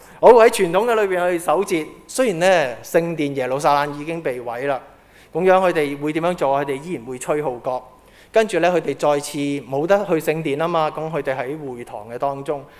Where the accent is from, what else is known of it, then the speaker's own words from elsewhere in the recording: China; 那我们作为中国人，我们学少少啦